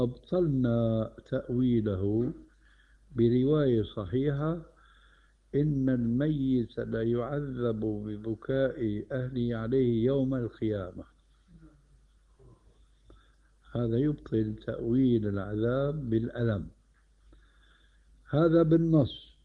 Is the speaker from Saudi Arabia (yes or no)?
no; Damascus, Damascus Governorate, Syria; عندنا في دمشق كان عادي سيء جدا